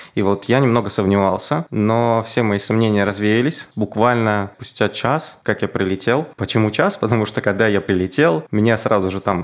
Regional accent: Chelyabinsk, Chelyabinsk Oblast, Russia; moved away as an adult; now in Latvia; Я сам родился в России, в Челябинске. Прожил я там 19 лет.

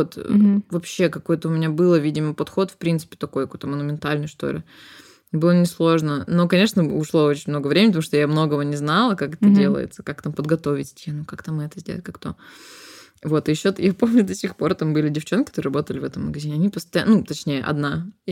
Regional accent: Omsk, Omsk Oblast, Russia; Я вообще из Омска, жила в Омске в тот момент.

